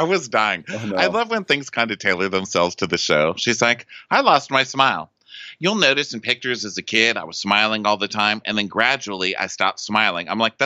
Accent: the South, United States; I'm totally fine with being fake. I'm from the South.

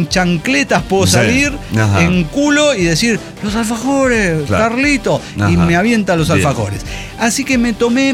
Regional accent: La Pampa, Argentina; Menos mal que soy de Morón y soy de La Pampa

